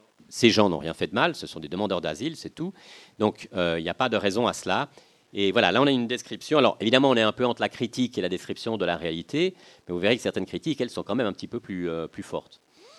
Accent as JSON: {"language": "French", "country": "Switzerland", "said": "l'agriculture chez nous en Suisse, c'est très important. Ça fait partie des valeurs fondamentales du pays."}